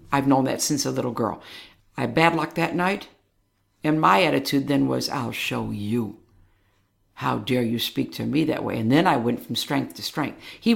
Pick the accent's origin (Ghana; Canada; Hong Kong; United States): United States; Detroit, Michigan; I'm from Detroit. It's one of the best music cities in the world.